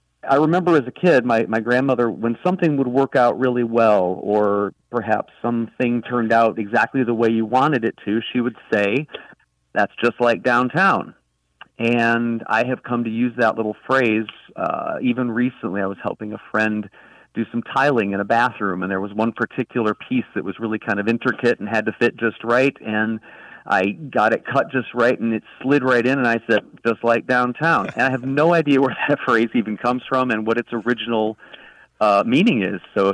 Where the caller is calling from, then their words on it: Jacksonville Beach, Florida, United States; I'm calling you from Jacksonville Beach, Florida.